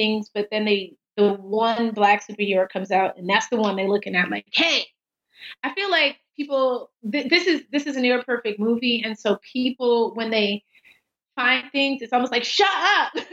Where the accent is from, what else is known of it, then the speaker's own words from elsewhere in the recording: Guyana; accent: Guyanese; now in United States; when I first came to America, my Guyanese accent was so thick, no one understood me.